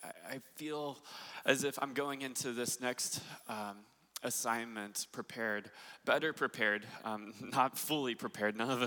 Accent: California, United States; I grew up in Southern California, don't own a gun, and definitely don't own a pickup, but do own a Prius.

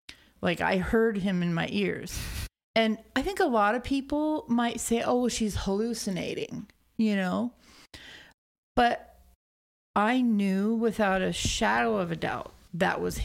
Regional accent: Everett, Washington, United States; So I was born in Everett and then pretty much lived on the east side most of my life.

